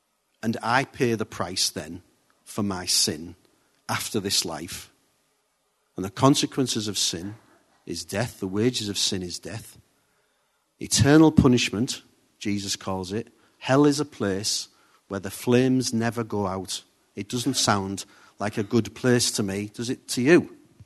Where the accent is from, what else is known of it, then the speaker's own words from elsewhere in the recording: United Kingdom; So we're British, so we don't dance too much, but we can do this.